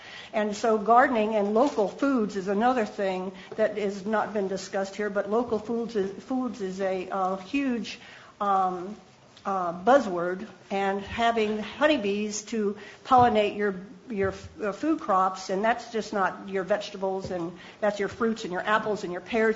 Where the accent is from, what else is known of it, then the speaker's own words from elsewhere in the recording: Cleveland, Ohio, United States; I'm from Cleveland, Ohio